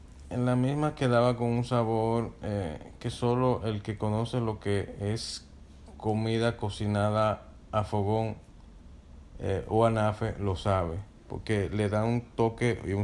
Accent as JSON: {"language": "Spanish", "town": "Moca", "region": "Espaillat", "country": "Dominican Republic", "tie": "born or raised there", "said": "Bueno, crecí en San Víctor, Moca. Eso es en República Dominicana."}